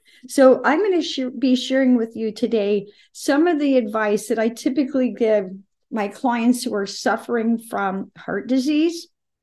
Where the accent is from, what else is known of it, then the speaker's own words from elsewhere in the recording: the South, United States; Now, where I grew up in the South, we love fried okra.